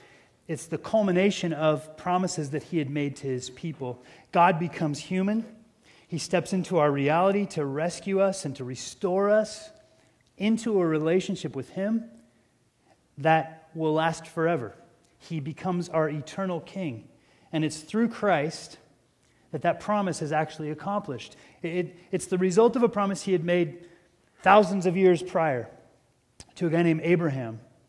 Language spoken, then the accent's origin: English; Seattle, Washington, United States; And I grew up in Seattle. I grew up close to the water, and I love to fish.